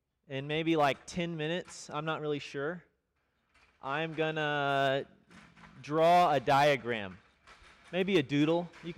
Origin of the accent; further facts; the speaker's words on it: Dallas, Texas, United States; also born or lived in Kenya; I'm from Dallas.